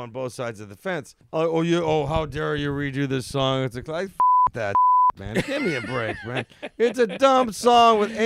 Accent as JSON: {"language": "English", "town": "North Hollywood", "region": "California", "country": "United States", "said": "We're from North Hollywood."}